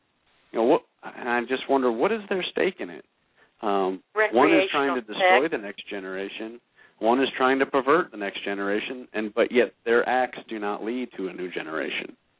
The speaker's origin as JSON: {"language": "English", "region": "New York", "country": "United States", "said": "and you know, I'm from New York, and so it's personally very disheartening for me."}